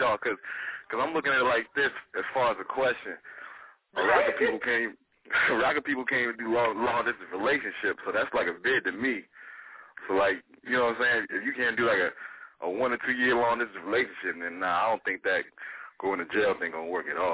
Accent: Virginia, United States; from VA. I'm from Virginia.

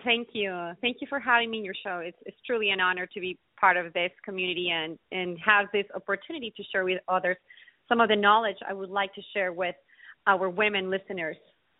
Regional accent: Ecuador; now in United States; my background originally, I come from Ecuador, South America. So I've been here in the United States for the last 17 years.

